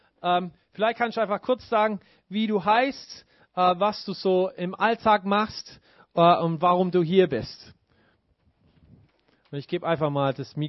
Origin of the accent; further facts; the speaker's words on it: Baden-Württemberg, Germany; Also wir kommen alle so aus Baden-Württemberg, mehr oder weniger.